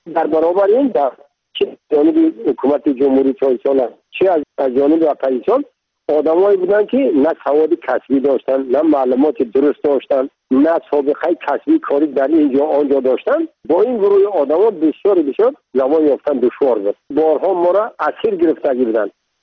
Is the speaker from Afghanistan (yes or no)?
no; Tajikistan; من تاجیک هستم، تو هم تاجیک هستی، زبان منم تاجیک هست، دینم این هست